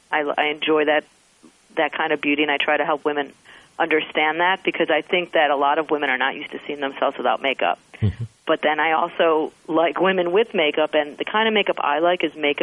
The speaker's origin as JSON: {"language": "English", "town": "Wilmette", "region": "Illinois", "country": "United States", "tie": "born or raised there", "said": "I was born in Wilmette, Illinois, which is about, you know, a half hour from the city"}